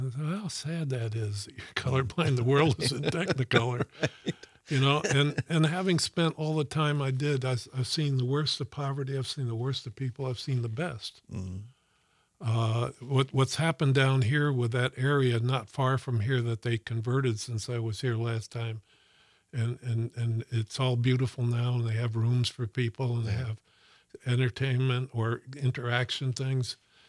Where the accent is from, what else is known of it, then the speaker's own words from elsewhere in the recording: New York City, New York, United States; We've gone far away from what I knew as a kid growing up in New York City.